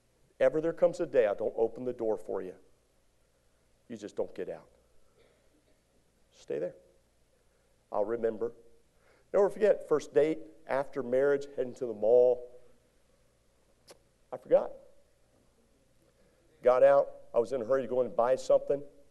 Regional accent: Maryland, United States; I'm from Maryland, so I was a Maryland ham.

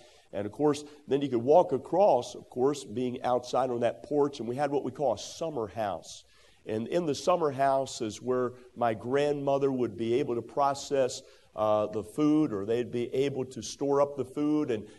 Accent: Millers, Maryland, United States; When I was raised in Millers, Maryland, and I lived on the farm for the first couple of years of my life, 6 years complete.

